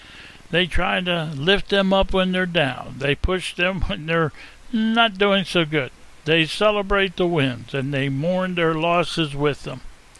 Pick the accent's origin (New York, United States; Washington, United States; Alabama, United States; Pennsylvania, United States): Pennsylvania, United States; Harrisburg; Now, most of you know that I'm originally from the Harrisburg area of Pennsylvania.